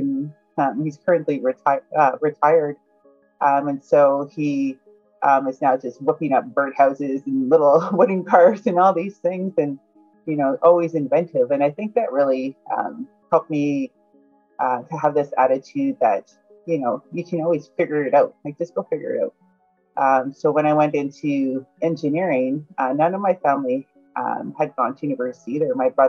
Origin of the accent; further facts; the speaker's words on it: Alberta, Canada; I grew up in Northern Alberta, small rural farming community. The closest town was maybe 67 people.